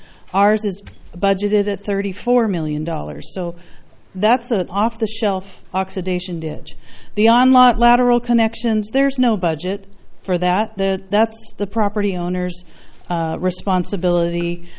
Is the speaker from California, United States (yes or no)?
yes; Los Osos, California, United States; from Los Osos